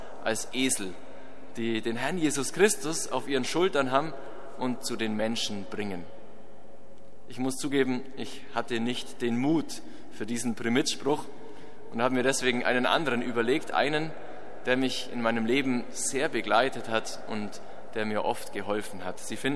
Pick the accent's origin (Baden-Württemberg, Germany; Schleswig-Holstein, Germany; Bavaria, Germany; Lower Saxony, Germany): Bavaria, Germany; an eine Situation aus meiner Kindheit im Allgäu, wo ich herkomme. Da gibt es große und heftige Gewitter